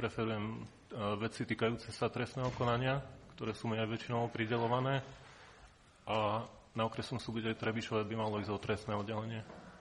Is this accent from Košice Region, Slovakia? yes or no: yes; Košice, Košice Region, Slovakia; Pochádzam z Košíc a som absolventom právnickej fakulty Univerzity Pavla Jozefa Šafárika v Košiciach.